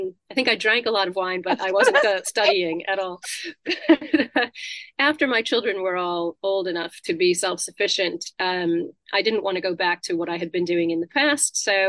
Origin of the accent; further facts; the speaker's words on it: Ohio, United States; I grew up in the United States in Ohio, which is very central and kind of the middle of nothing.